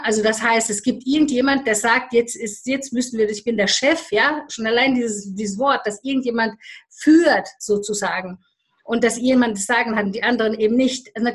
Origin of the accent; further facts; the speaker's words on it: Romania; ich bin ja in Rumänien groß geworden.